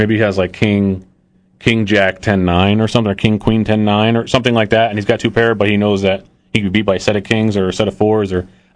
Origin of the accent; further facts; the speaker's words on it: Connecticut, United States; You know, she's from Brooklyn. I'm from Connecticut.